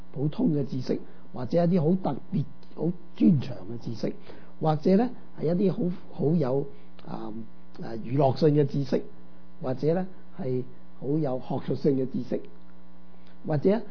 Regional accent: China; 咁我哋中國人咧都唔輸蝕啦

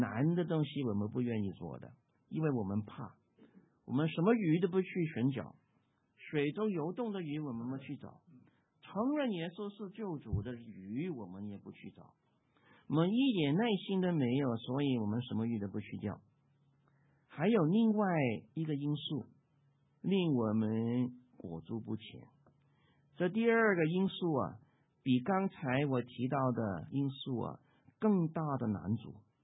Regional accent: Guangdong, China; 十块钱可以买到一磅，我们广东人说是芒草

